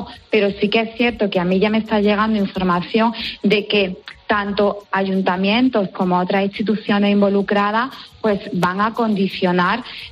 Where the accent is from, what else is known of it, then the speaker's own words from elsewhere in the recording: Bailén, Andalusia, Spain; yo además soy del sur de Andalucía, de una ciudad que es Bailén, donde rozamos los 40 y tantos grados de temperatura